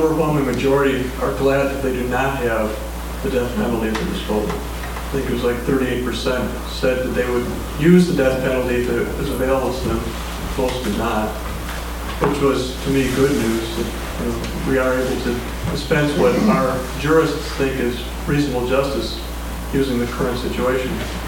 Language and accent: English; Wisconsin, United States; I'm from Wisconsin. We do not have a death penalty in Wisconsin.